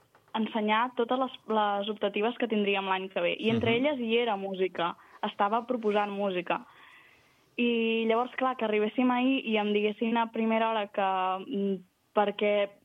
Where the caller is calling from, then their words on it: La Ràpita, Catalonia, Spain; La Ràpita al Penedès.